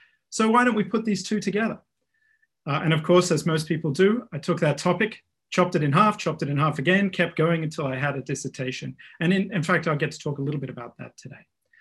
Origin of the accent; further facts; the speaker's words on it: Australia; now in United States; I came from Australia to the US for a PhD, as many international students do.